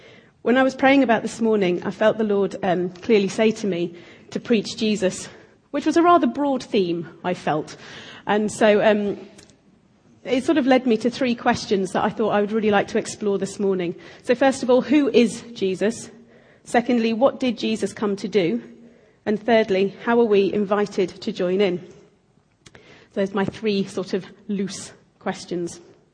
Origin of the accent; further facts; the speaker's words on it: Harrogate, Yorkshire and the Humber, United Kingdom; Well, I bought my own water just to prove I am from Harrogate.